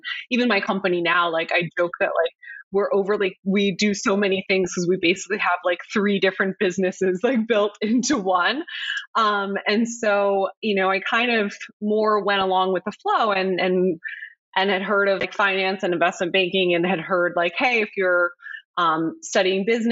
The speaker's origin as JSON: {"language": "English", "region": "Pennsylvania", "country": "United States", "tie": "born or raised there", "said": "I grew up outside of Philadelphia and was always, you know, a pretty active kid, both in academics and in sports"}